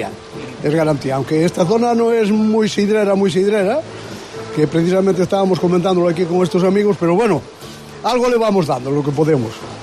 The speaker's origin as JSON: {"language": "Spanish", "region": "Asturias", "country": "Spain", "said": "A eso estamos, a defender la sidra, los asturianos como los gallegos el caldo o otra cosa."}